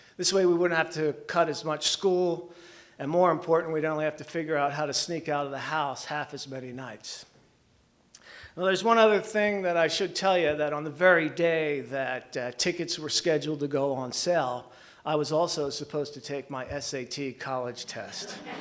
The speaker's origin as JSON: {"language": "English", "town": "Cherry Hill", "region": "New Jersey", "country": "United States", "tie": "born or raised there", "said": "It was just a short ride over the Walt Whitman Bridge to my hometown of Cherry Hill, New Jersey."}